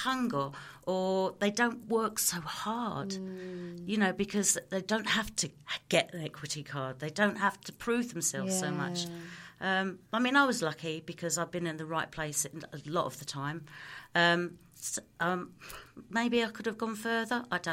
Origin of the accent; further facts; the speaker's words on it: London, United Kingdom; accent: Cockney; sing it in a Cockney accent because I'm a Cockney